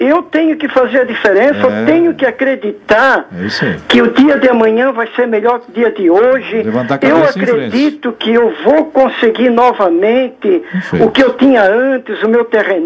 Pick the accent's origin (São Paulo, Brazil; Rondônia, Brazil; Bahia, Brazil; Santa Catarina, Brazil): Santa Catarina, Brazil; Blumenau; Que eu sou natural de Blumenau, tá?